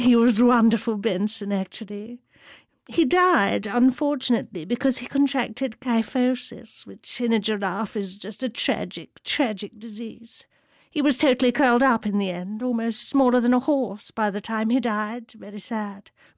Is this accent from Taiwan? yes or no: no; India; growing up in India.